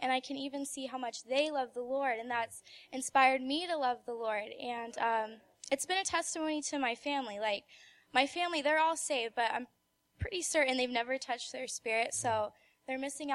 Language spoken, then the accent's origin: English; Fort Collins, Colorado, United States; from Fort Collins.